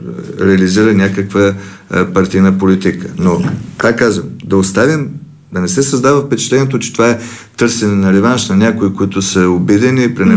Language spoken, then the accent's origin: Bulgarian; Stara Zagora, Stara Zagora Province, Bulgaria; Аз идвам от Стара Загора.